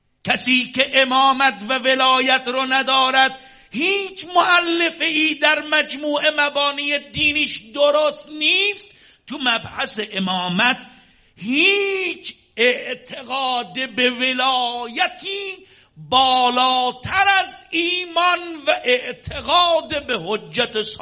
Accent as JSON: {"language": "Persian", "town": "Kashan", "region": "Isfahan", "country": "Iran", "said": "منم بهش جواب دادم من اهل کاشان هستم."}